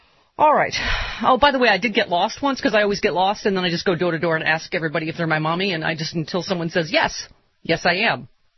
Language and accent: English; Lockport, New York, United States; I told them that I grew up in Lockport, New York, which was built by Harrison Radiator.